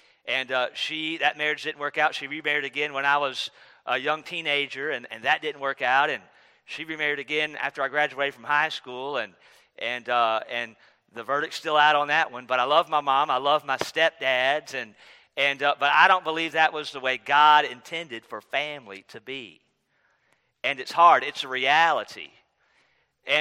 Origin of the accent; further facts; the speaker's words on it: North Carolina, United States; born there; I'm a Carolina Panther fan. I was born in North Carolina